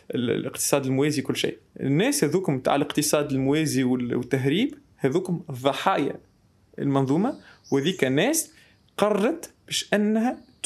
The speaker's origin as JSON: {"language": "Arabic", "country": "Tunisia", "said": "ما تصورش قديش لي انا تونسي شرف كبير"}